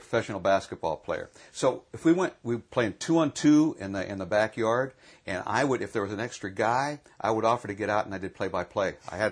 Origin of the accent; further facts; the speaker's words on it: Hollywood, California, United States; born there; I was born in Hollywood, California.